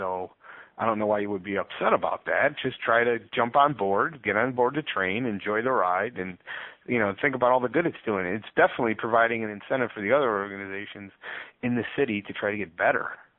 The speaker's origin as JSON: {"language": "English", "town": "Chicago", "region": "Illinois", "country": "United States", "said": "But, you know, I understand all that. But just being a Chicagoan, you should still"}